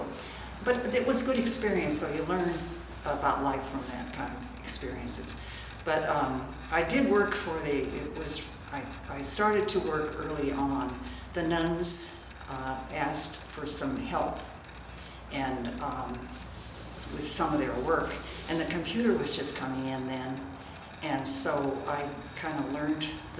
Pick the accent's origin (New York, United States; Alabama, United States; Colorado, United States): Colorado, United States; Denver; I was born in Denver, Colorado in October.